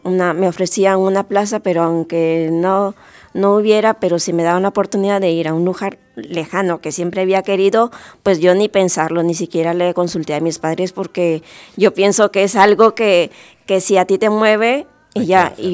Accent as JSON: {"language": "Spanish", "region": "Piura", "country": "Peru", "said": "Yo soy del norte del Perú, de Piura, desde ahí."}